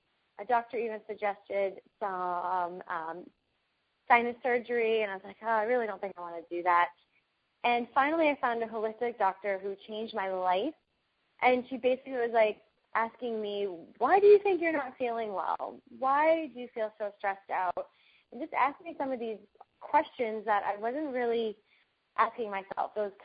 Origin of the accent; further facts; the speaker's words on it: New Hampshire, United States; also born or lived in New York City; I've lived in New York City, and I grew up in New Hampshire. So I'm an East Coast girl living out in the sunshine